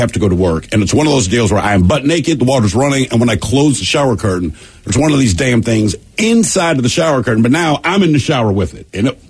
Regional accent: Baltimore, Maryland, United States; We came from Baltimore City.

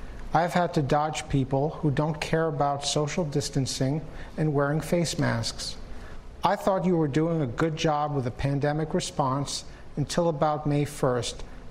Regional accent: New York, United States; now in Bethlehem, United States; Originally, I'm from New York. I've lived in Bethlehem, Pennsylvania for 18 and a half years. It's the longest place I've ever lived.

